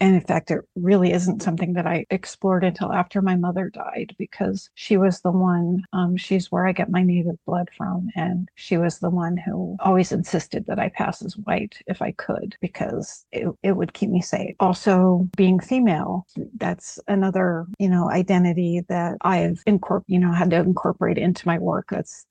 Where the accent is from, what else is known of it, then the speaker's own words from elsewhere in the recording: Montana, United States; I grew up in Montana, and I was born in 1970 something. At that time, and still, you know, even kind of to this day, being Native American in Montana wasn't necessarily a safe thing. So I was pretty much raised white.